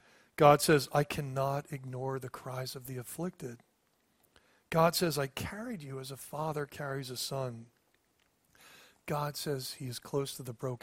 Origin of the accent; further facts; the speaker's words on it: Reading, Pennsylvania, United States; I grew up in just outside of Reading. I lived in a small, half a double, real small house, lower middle class neighborhood.